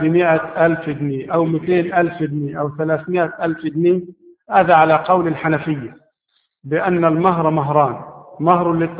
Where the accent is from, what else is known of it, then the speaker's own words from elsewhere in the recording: Egypt; عندنا في مصر